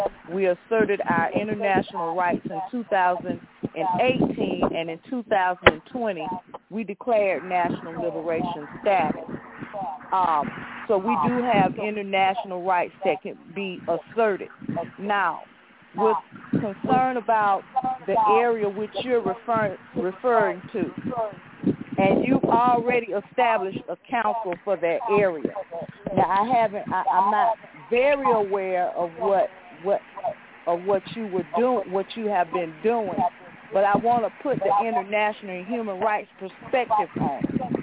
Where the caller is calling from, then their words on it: Georgia, United States; I'm calling from Georgia